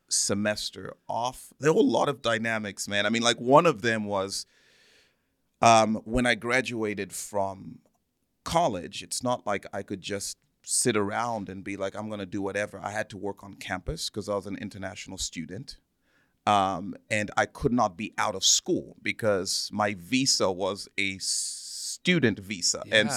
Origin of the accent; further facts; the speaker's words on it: Zambia; also born or lived in England; So I was born there, raised in Zambia, because that's where my family's from. That's where we lived. That's where my lineage, heritage, all of that is from Zambia.